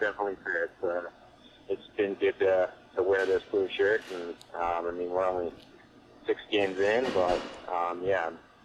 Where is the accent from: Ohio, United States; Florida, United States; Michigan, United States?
Ohio, United States; Akron; I'm from Akron, so that was everyone I knew was there.